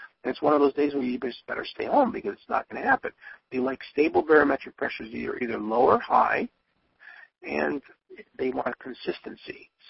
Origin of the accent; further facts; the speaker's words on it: New York, United States; Growing up in the Niagara Frontier, we used to fish, you know, the Lake Erie, Lake Ontario tributaries.